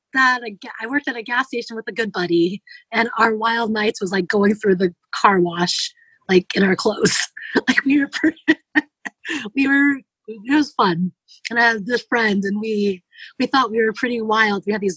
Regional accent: California, United States; born there; I was born in California.

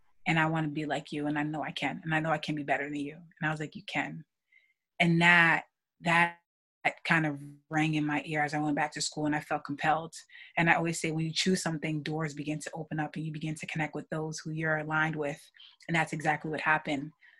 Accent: New York City, New York, United States; I grew up as a first generation in first generation Guinean, born and raised in New York City.

